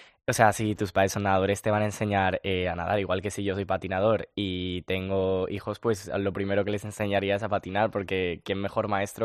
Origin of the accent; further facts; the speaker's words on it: Aranjuez, Community of Madrid, Spain; sí recuerdo que fue en mi pueblo, en Aranjuez